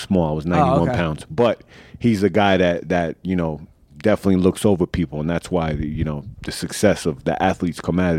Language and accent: English; Oceanside, New York, United States; also born or lived in Freeport; and then we moved to Freeport. I grew up in Oceanside when I was young.